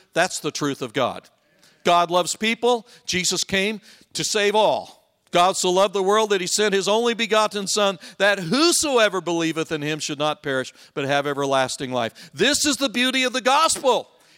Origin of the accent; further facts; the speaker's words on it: Idaho Falls, Idaho, United States; I was raised in Idaho Falls. At the time I was raised there, there were about 30,000 people.